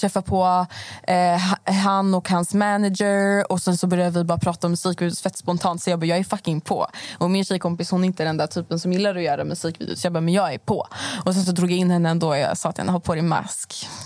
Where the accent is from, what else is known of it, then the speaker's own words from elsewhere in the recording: Stockholm, Stockholm County, Sweden; Jag skulle väl nog säga att jag är uppvuxen i Stockholm. Jag är 20 år gammal.